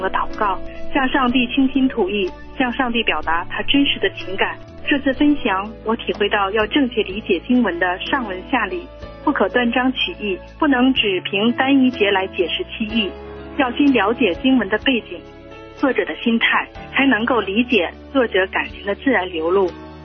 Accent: Heilongjiang, China; 我是黑龙江的

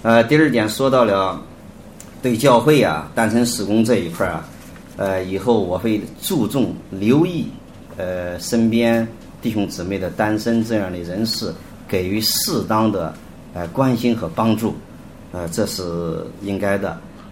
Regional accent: Henan, China; 大家好，我是河南的

